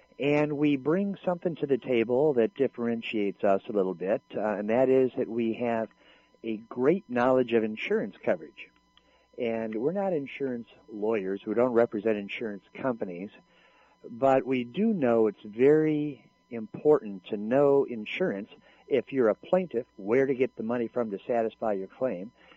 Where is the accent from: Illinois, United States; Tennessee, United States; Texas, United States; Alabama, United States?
Illinois, United States; Chicago; moved away as an adult; now in Los Angeles, United States; Well, you know, I'm from Chicago, and I came to California to go to law school.